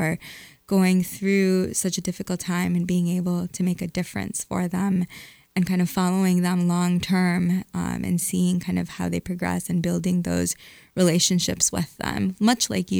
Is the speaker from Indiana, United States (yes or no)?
no; Michigan, United States; So I grew up in Michigan, in Southeast Michigan, outside of Detroit.